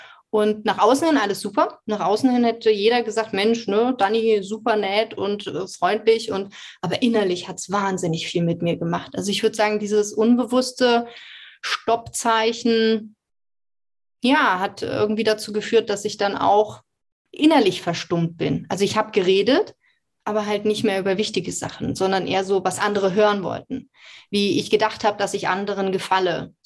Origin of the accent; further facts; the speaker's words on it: East Germany, Germany; ich komme ja auch aus dem Osten